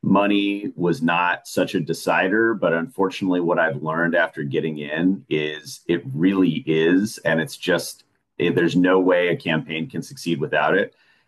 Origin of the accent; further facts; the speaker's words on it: Lexington, United States; growing up in Lexington, this is my hometown